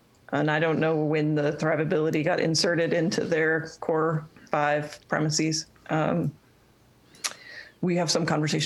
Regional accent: Midwest, United States; I think part for me of why I was interested in thrivability comes from being a Midwesterner.

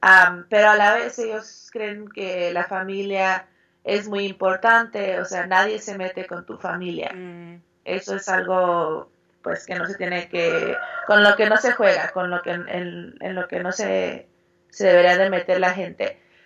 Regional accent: Chicago, Illinois, United States; Spanish is a second language; moved away as an adult; now in Mexico; nací en Chicago, en Estados Unidos, y había vivido allá toda mi vida, y ya después de terminar la high school, la prepa, decidí venirme a México a estudiar negocios. Uh-huh. Y pues aquí ya llevo como 3 o 4 años

